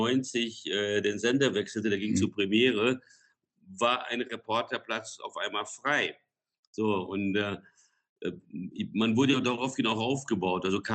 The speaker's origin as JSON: {"language": "German", "country": "Brazil", "tie": "born or raised there", "said": "seit 1966 am Radio in Brasilien, wo ich aufgewachsen bin"}